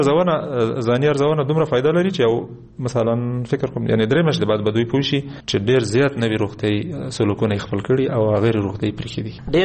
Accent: Kunar, Afghanistan; یعنې زه د کونړ یم خو د کونړ اصطلاحات نه

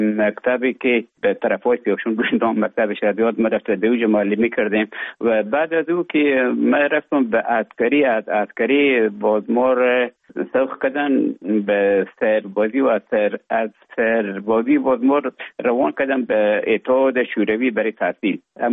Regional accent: Afghanistan; moved away as an adult; also born or lived in Russia; now in Finland; تا زمانی که ببخشن طالبا آمدن من در افغانستان بودم. بعد از ای که از افغانستان طالبا آمدن به اوج گذاره ما کمک مشکل بود و آمدم به طرف های روسیه و از روسیه آمدم به ایجه بفنلاند.

